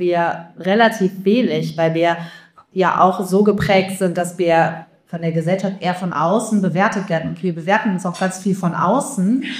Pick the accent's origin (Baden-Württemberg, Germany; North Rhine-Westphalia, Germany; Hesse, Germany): North Rhine-Westphalia, Germany; Cologne; Ich komme ja aus Köln, das ist nicht so.